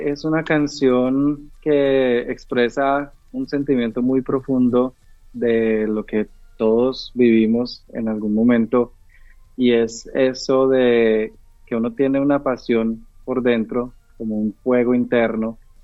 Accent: Colombia; Yo quise rescatar muchas cosas de mis raíces, de mi infancia, y mi adolescencia y de donde vengo. Entonces, pues ahí puse muchos elementos de la música colombiana.

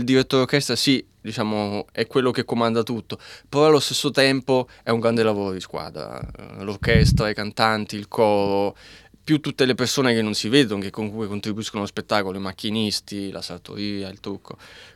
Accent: Rome, Lazio, Italy; born there; moved away as an adult; also born or lived in United States; Io sono nato a Roma, ho iniziato a studiare il violino, quindi ho studiato in conservatorio a Roma.

